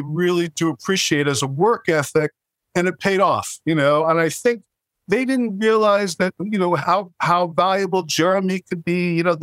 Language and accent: English; Brooklyn, New York, United States; I basically grew up with people yelling and screaming at each other